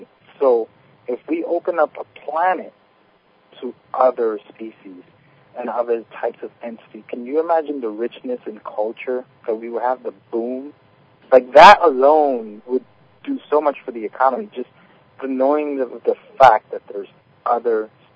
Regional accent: New York, United States; like, I'm a New Yorker.

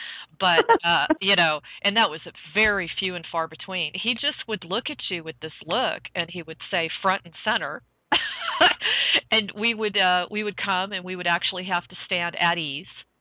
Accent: Georgia, United States; accent: Southern; also born or lived in North Carolina; because I grew up in Georgia. I grew up in North Carolina because they both had bases there. And I had a very strong Southern accent

